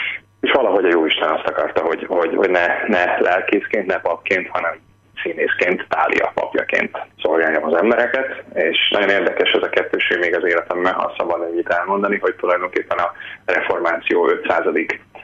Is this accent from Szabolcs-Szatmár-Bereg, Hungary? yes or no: yes; Apagy, Szabolcs-Szatmár-Bereg, Hungary; Én református családban születtem a Tiszántúlon, egy kis községben, amelynek az a neve, hogy Apagy. Ott nőttem fel a templom tövében